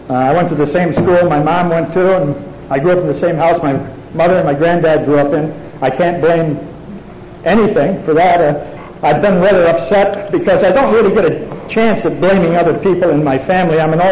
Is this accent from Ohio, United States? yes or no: no; New York, United States; also born or lived in Oregon; I am not a hick from Oregon. I happened to live in Oregon for a while. I'm a hick from New York State.